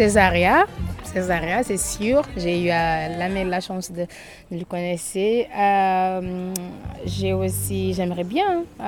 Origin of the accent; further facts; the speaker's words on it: Cape Verde; French is a second language; je viens du Cap-Vert.